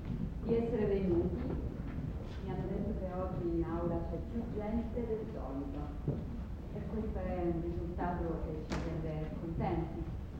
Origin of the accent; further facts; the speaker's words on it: Sicily, Italy; tornare in Sicilia, perché come sapete sono siciliana